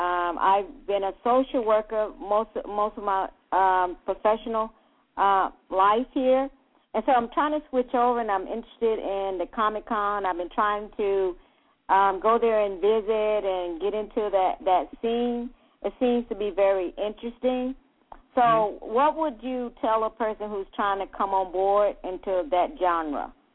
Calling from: Texas, United States; I'm calling from Texas.

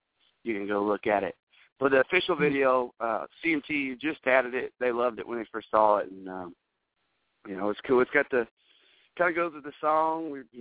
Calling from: West Virginia, United States; I'm somewhere in West Virginia.

